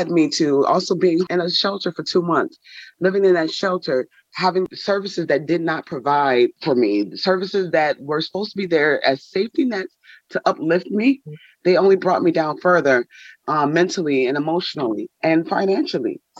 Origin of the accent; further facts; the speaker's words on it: Buffalo, New York, United States; now in Albany, United States; I'm originally from Buffalo, New York, and I moved out here and I found myself homeless.